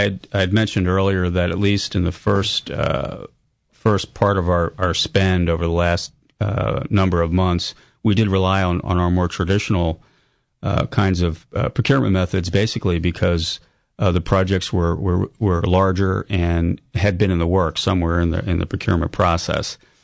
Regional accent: New Jersey, United States; I grew up in New Jersey, pretty much a blue-collar, ethnic Italian family. I spent my summers putting in curbs and sidewalks

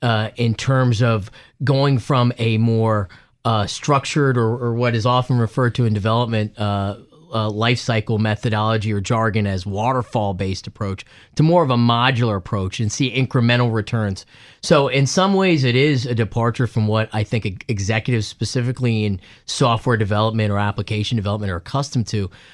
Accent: Blacksburg, Virginia, United States; accent: Virginia; also born or lived in India; now in Washington, United States; I was born in India, I grew up in the mountains of Southwest Virginia. I grew up in Blacksburg, Virginia.

